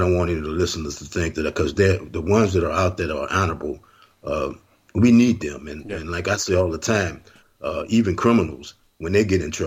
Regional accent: New Orleans, Louisiana, United States; because I'm from New Orleans, and mm-hmm. New Orleans, we used to hearing jazz bands.

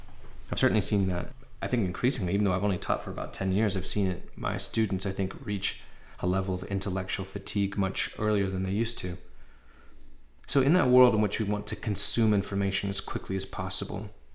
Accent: Little Rock, Arkansas, United States; And I know this feeling, growing up in Little Rock, Arkansas, driving over the river and just ignoring it because we have these enormous bridges.

